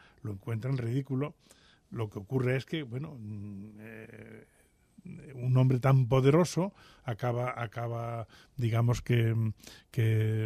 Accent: Spain; para eso somos españoles

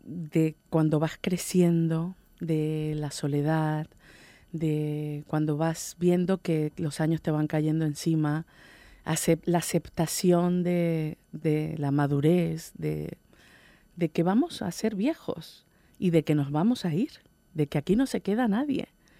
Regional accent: Caracas, Capital District, Venezuela; born there; moved away; also born or lived in Mexico City / São Paulo; Yo en Caracas, en Venezuela.

